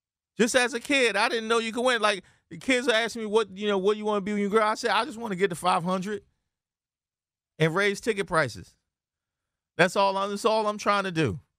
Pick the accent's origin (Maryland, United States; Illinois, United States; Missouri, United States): Maryland, United States; I'm from Prince George's County, so I remember, you know, driving past the Cap Center where the Caps would play